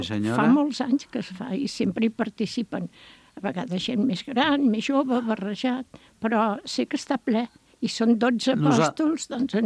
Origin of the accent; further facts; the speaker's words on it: Barcelona, Catalonia, Spain; jo de petita vinc al Poblenou i de petita ja em van portar a Sant Elies